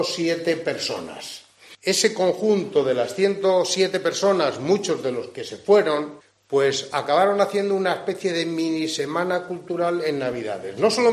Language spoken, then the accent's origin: Spanish; Otero de Bodas, Castile and León, Spain; Yo pongo a veces el ejemplo de mi pueblo, de Otero de Bodas.